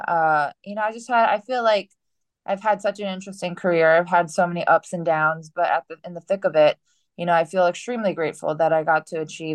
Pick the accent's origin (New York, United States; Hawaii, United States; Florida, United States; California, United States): Hawaii, United States; I think that growing up in Hawaii gave me a really unique set of experiences.